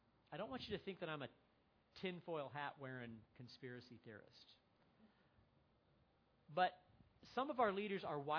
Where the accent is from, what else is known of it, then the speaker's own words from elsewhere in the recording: United States; I mean, as an American, I'm entitled to those things.